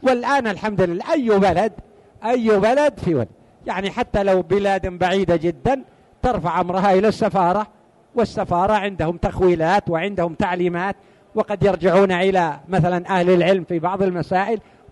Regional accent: Mecca, Makkah Province, Saudi Arabia; وعاشت عندنا في مكة

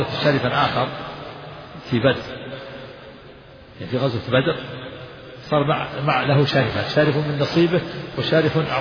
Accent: Najd, Saudi Arabia

